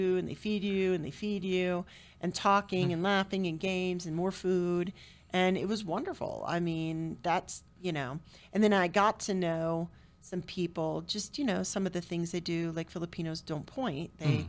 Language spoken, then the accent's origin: English; the South, United States; You know, I'm from the South.